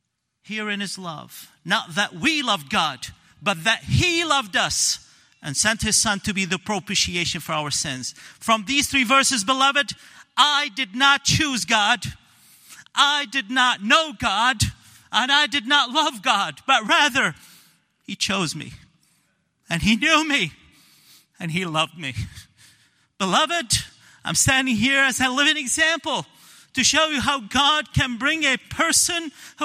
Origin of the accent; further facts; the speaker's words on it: Lebanon; also born or lived in Saudi Arabia; I was born in Saudi Arabia in 1970. 1973, brought back home to Lebanon. My mom and dad were Muslim, Shiite Muslim.